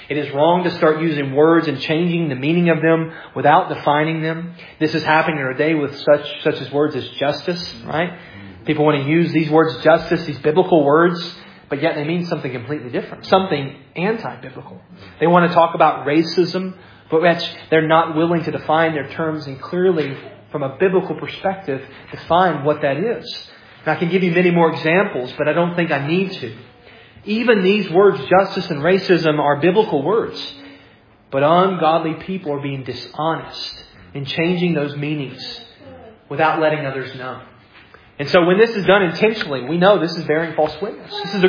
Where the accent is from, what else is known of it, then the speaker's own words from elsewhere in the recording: the South, United States; I grew up in the South. I love the gospel.